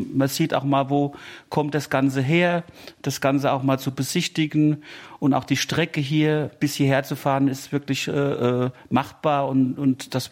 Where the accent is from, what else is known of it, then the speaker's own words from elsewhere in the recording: Schaafheim, Hesse, Germany; Ich komme aus Schafheim, das ist Nähe Aschaffenburg, das kennen viele.